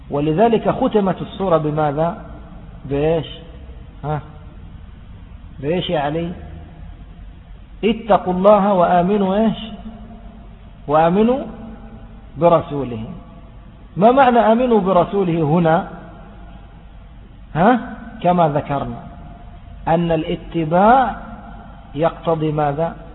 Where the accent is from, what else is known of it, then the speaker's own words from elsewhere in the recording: Egypt; يعني عندنا في مصر في خاصة في الصعيد